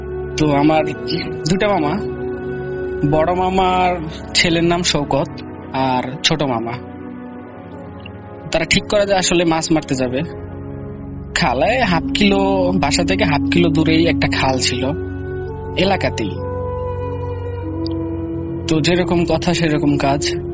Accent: Sirajganj, Rajshahi Division, Bangladesh; now in Dhaka, Bangladesh; উত্তরা থেকে। আমার দেশের বাড়ি সিরাজগঞ্জ

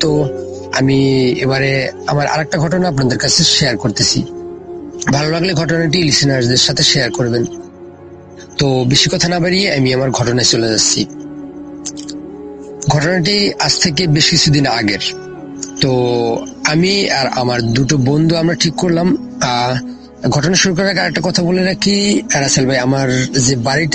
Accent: Patharghata, Barisal Division, Bangladesh; আমার বাড়ি বরগুনা জেলার পাথরঘাটা থানায়।

